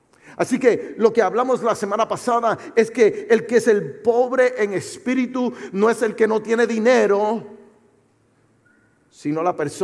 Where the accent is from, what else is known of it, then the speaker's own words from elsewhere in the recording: Puerto Rico; Nosotros como buen puertorriqueño utilizamos mucha sal.